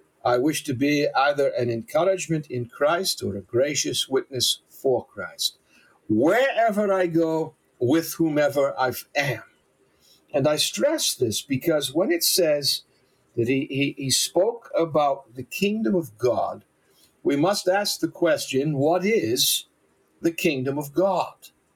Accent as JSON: {"language": "English", "town": "Boston", "region": "Massachusetts", "country": "United States", "tie": "born or raised there", "said": "infinitely bigger than my hometown and beloved town of Boston, Massachusetts."}